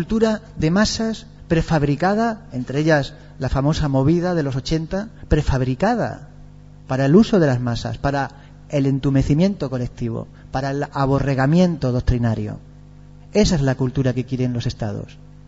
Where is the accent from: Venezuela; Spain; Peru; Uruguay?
Spain; Trujillo, Extremadura; Yo también soy de pueblo, de Trujillo, y pasa lo mismo. El pensamiento se achica en los pueblos.